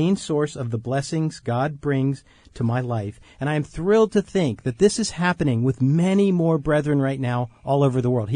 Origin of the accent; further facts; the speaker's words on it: Colombia; now in Orange, United States; I am from Colombia, but I'm living in Orange, California.